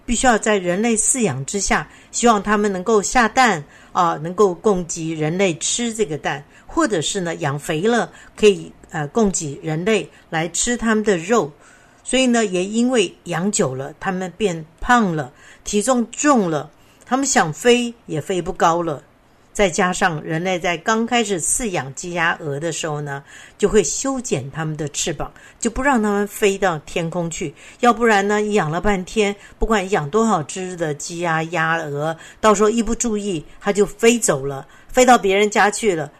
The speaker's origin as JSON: {"language": "Chinese", "region": "Keelung", "country": "Taiwan", "tie": "born or raised there", "said": "我记得我小时候住在基隆，常常会跑去基隆的港口"}